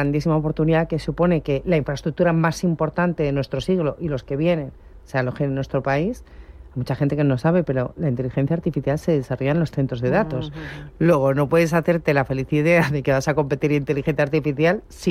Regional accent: Spain; esto suena muy mal porque soy española para decirlo

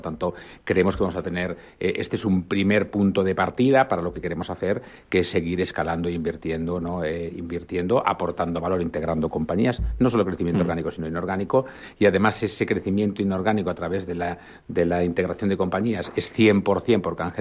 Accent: Galicia, Spain; como buen gallego, ¿no?

